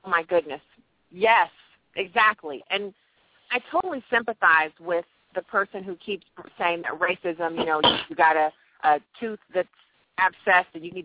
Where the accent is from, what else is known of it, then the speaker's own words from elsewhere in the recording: Germany; I'm a fourth-generation military veteran. And I grew up in Germany